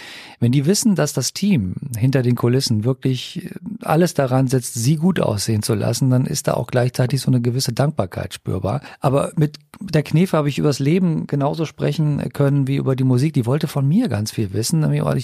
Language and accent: German; Rhineland, Germany; Ich bin ja im Rheinland aufgewachsen und auch in einem katholischen Elternhaus damals. Heute praktiziere ich das nicht mehr.